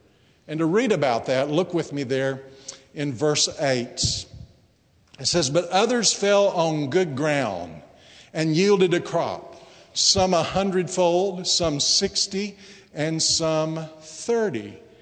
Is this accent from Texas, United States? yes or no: yes; Texas, United States; When I was a boy growing up in Texas, my mother decided she wanted to have a large vegetable garden.